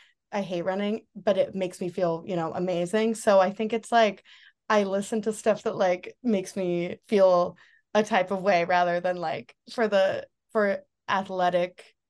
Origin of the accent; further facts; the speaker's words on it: Oregon, United States; Yeah, I'm from Oregon, which is, you know, there's a lot of nature there.